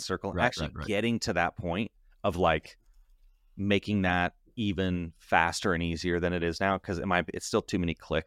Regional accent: Midwest, United States; accent: Midwest; I've got this Midwest seemingly neutral accent

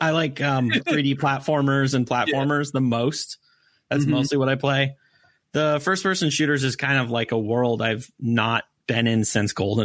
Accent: Whitefish, Montana, United States; I'm from Whitefish, Montana. That's

